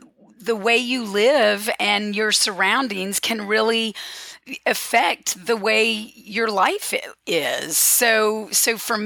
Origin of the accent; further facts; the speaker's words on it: High Point, North Carolina, United States; I was actually born and raised in High Point, North Carolina, which a lot of people know and think of as the furniture capital of the world.